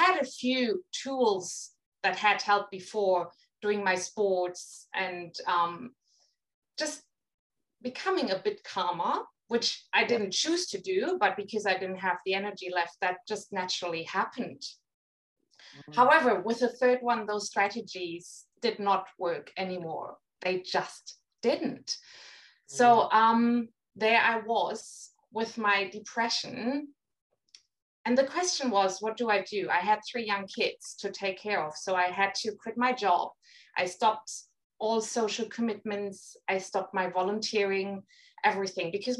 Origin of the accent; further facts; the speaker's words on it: Germany; English is a second language; moved away as an adult; now in Sydney, Australia; So I'm from Germany originally, but I always knew I wanted to live abroad someday. And my husband had a chance 10 years ago. So we moved to Sydney. It was meant to be 4 years, but it's been 10.